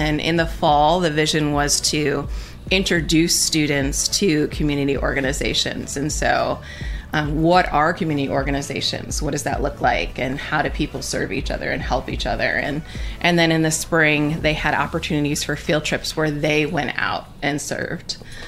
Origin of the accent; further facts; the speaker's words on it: Connecticut, United States; So it started, I'm actually from Connecticut, and my principal back in Connecticut when I was a teacher